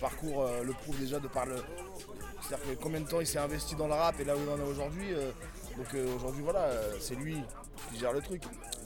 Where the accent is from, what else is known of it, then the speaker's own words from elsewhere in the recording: France; moi je me concentre sur la France parce qu'on est français et qu'on bosse avec des Français.